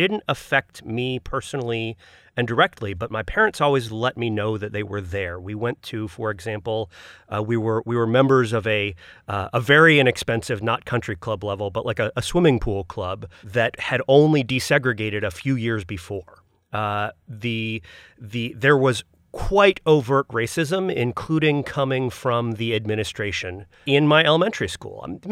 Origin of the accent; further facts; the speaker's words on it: Ohio, United States; born there; my parents were both Yankees, right? Pennsylvania and Minnesota. And like I was born in Ohio. And so moving there